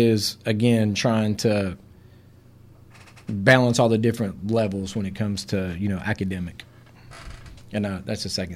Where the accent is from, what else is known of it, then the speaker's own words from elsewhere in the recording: Knoxville, Tennessee, United States; I actually grew up in North Knoxville. I attended Powell High School. Played football there for 4 years, you know, that's kind of it.